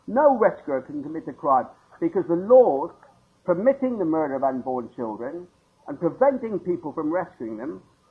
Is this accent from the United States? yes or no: no; United Kingdom; but I'm afraid you won't forgive me for being British.